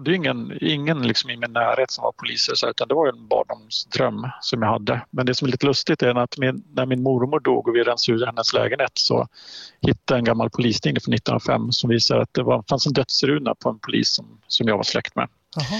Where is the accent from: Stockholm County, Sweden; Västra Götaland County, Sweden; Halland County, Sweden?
Halland County, Sweden; now in Östersund, Sweden; jag är en hallänning i grund och botten, född upp sen på västkusten. Jag är en hamnare här för kärlekens skull, som så många andra.